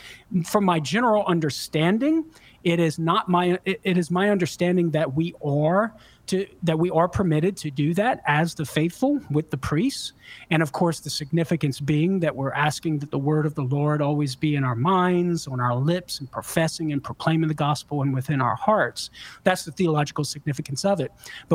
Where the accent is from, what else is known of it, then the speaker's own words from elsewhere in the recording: Louisiana, United States; I grew up on the Waffle House in Louisiana, man.